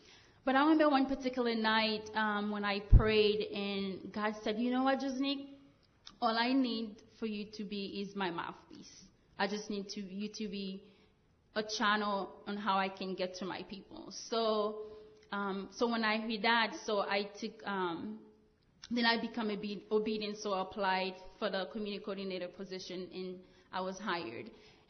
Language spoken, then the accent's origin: English; Haiti; English is a second language; moved away; I didn't know enough English because I was, you know, I'm from Haiti, not really knowing the language.